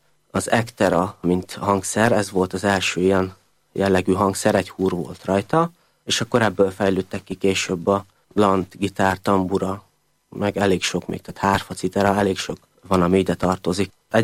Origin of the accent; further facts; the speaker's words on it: Tiszafüred, Jász-Nagykun-Szolnok, Hungary; also born or lived in Miskolc; now in Budapest, Hungary; Én Miskolcon születtem, de Tiszafüreden nőttem föl. Ez lesz a harmadik éve most már, hogy így Budapesten élek.